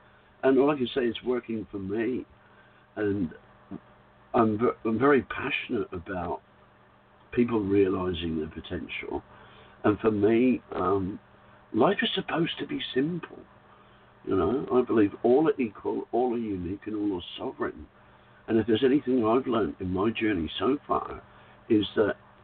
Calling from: Whitsunday Islands, Queensland, Australia; from the Whitsunday Islands. It's 2:02 in the morning, and I'm on my sixth cup of coffee.

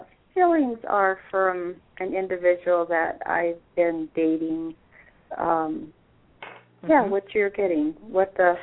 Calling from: Denver, Colorado, United States; Denver, Colorado.

